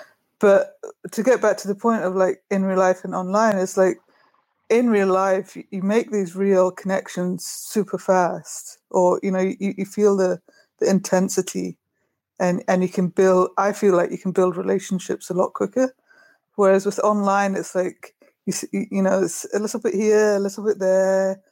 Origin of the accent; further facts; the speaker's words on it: Brighton, South East England, United Kingdom; But I still live in Brighton, but in Brighton, in my hometown